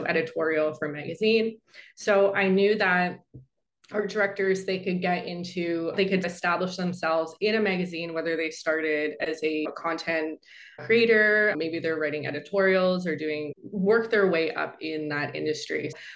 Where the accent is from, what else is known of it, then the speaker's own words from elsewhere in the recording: Canada; I went to school in Toronto. I'm from Canada.